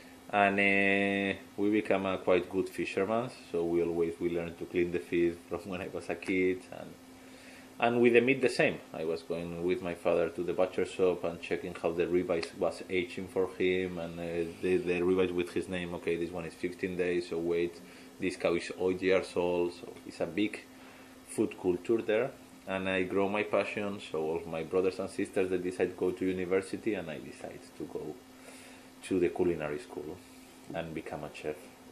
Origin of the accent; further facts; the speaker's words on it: Vitoria, Basque Country, Spain; English is a second language; also born or lived in Barcelona; now in China; I'm born in Barcelona, but I was grow during 20 years in the Basque Country, in Vitoria.